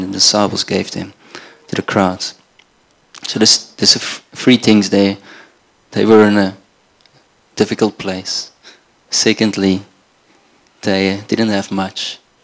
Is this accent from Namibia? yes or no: yes; Namibia; now in South Africa; And I come from Namibia. So I grew up in Namibia. There's not much rain in that country. And I've been in South Africa now for a while